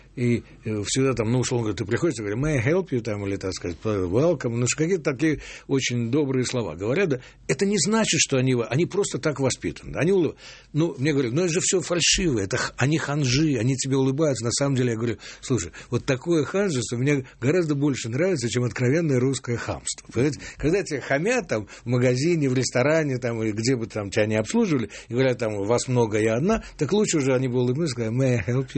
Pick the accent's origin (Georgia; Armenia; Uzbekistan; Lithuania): Uzbekistan; Tashkent; now in Moscow, Russia; я-то не москвич, я из Ташкента, но я тоже себя здесь чувствую вполне дома.